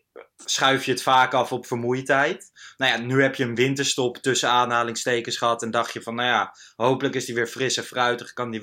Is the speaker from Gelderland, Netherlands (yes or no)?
yes; Gelderland, Netherlands; Ik kwam uit Lochem, daar was ik geweest, in de Achterhoek waar ik opgegroeid ben.